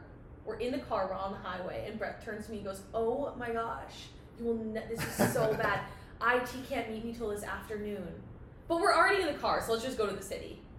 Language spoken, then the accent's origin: English; New York, United States; Obviously, like, I'm from New York, too, so... That's also why I feel like the New York Marathon is so meaningful to me.